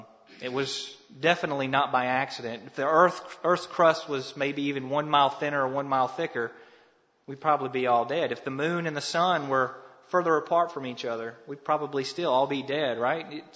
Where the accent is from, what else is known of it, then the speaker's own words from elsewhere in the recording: Ozark, Alabama, United States; And I grew up in Ozark